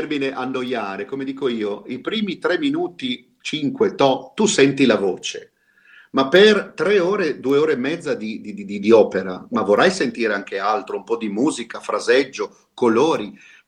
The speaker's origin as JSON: {"language": "Italian", "region": "Aosta Valley", "country": "Italy", "said": "perché per me da valdostano la mia seconda lingua è il francese"}